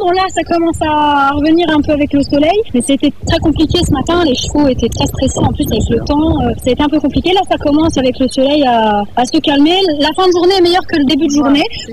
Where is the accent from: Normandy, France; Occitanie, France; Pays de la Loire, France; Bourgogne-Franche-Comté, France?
Bourgogne-Franche-Comté, France; Arleuf; Parce que déjà, moi je suis d'Arleuf